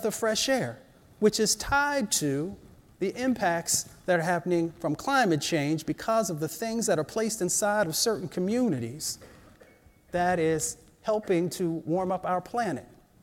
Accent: Appalachia, United States; they don't realize that I come from Appalachia.

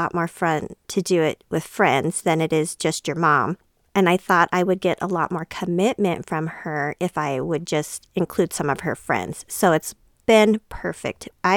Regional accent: Colorado, United States; And we're from Colorado, so we went down to Colorado Springs.

